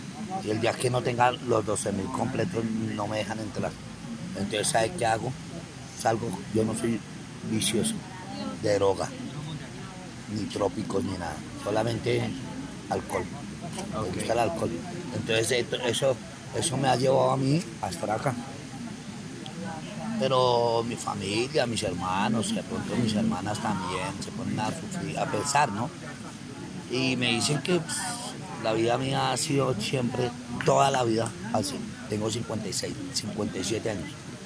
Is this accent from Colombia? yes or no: yes; Bogotá, Colombia; De aquí de Bogotá.